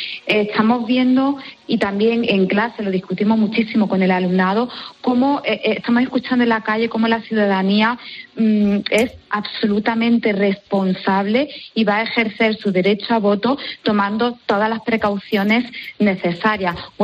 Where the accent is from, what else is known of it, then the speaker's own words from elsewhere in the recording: Bailén, Andalusia, Spain; yo además soy del sur de Andalucía, de una ciudad que es Bailén, donde rozamos los 40 y tantos grados de temperatura